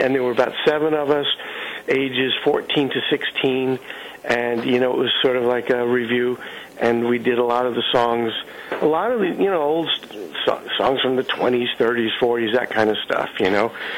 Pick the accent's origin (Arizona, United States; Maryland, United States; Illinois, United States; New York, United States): New York, United States; Brooklyn; growing up in Brooklyn, I wound up going into the city starting when I was about 13 or 14 for these classes